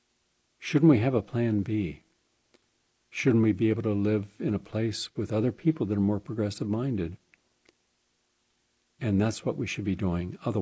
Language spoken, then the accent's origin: English; Parkersburg, West Virginia, United States; I had a friend who was a school teacher in my hometown of Parkersburg, West Virginia